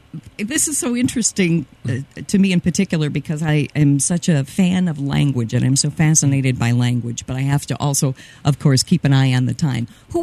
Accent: Rochester, Minnesota, United States; Now, I grew up in Rochester, the home of the world-famous Mayo Clinic

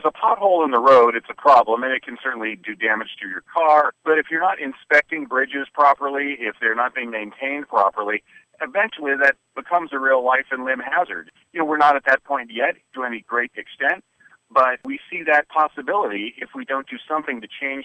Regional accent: California, United States; I grew up in Sonoma County, and I know that there's some rural areas out there

